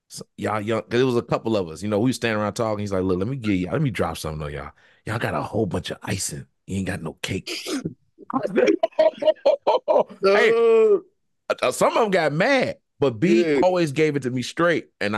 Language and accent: English; Richmond, Virginia, United States; So first of all, remember I told you, I'm from Richmond, Virginia.